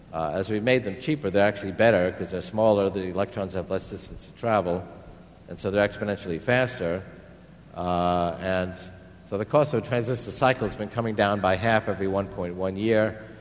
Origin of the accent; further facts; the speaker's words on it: Queens, New York, United States; When I was a high school student growing up in Queens, New York, I used to hang out at the surplus electronics shops on Canal Street, and they're still there.